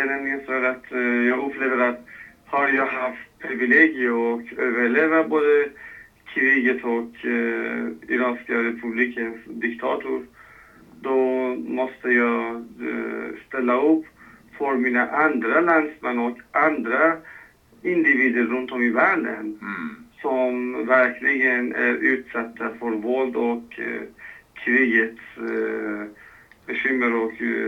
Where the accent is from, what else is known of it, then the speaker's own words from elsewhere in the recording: Iran; Swedish is a second language; now in Sweden; Iran. Jag är från den där vackra, fantastiska landet i Mellanöstern. Gamla riket